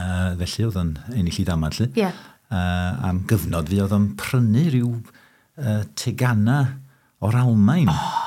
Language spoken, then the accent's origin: Welsh; London, United Kingdom; ges i'n geni yn Hornsey, yn Llundain, a ddyn ni'n byw fanna, tan i ryw ddwy oed, a wedyn symudon ni o Ogledd Llundain i Ogledd Orllewin Llundain, i lle'r enw Pinna.